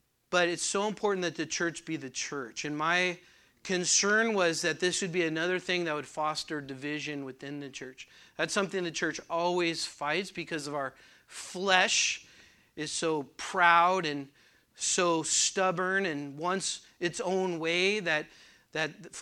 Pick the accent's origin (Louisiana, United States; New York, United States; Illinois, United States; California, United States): California, United States; And I'm from California, so I'm not bashing California.